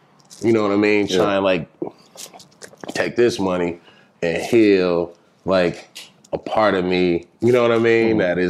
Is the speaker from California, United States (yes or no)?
yes; Los Angeles, California, United States; People think I'm from Compton, but I'm not from Compton. I'm from South Central. Borderline Watts, east side of the 110.